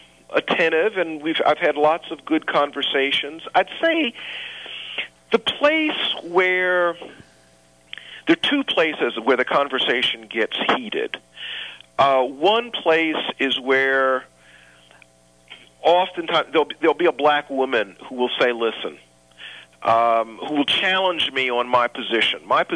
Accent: Columbia, South Carolina, United States; I mean, I'm from Columbia, South Carolina. In many ways, I'm a very sort of conventional, you know, sort of middle-class black person, refugee from the Jim Crow South.

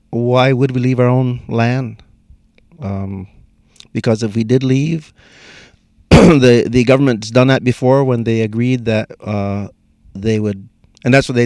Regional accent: Six Nations, Ontario, Canada; I'm Mohawk from Six Nations Reserve.

